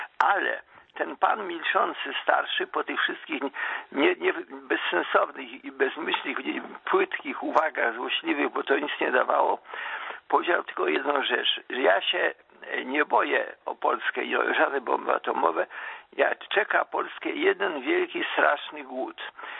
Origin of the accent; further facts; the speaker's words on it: Volyn Oblast, Ukraine; ja jestem z Kresa, z Wołynia, pochodzę, cudem ocalałem.